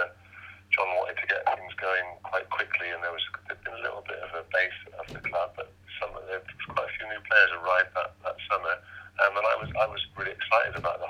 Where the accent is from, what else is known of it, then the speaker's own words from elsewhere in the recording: Bristol, South West England, United Kingdom; obviously I was a bit devastated at the time leaving Bristol City as my hometown club